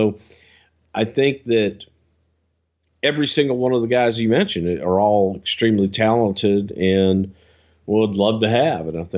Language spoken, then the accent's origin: English; the South, United States; I'm from the South, man. We have manners.